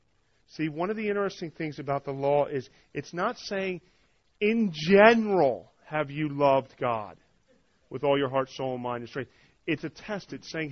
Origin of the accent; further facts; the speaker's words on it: New Jersey, United States; When I grew up in New Jersey, my brother and I, we were really into skateboarding.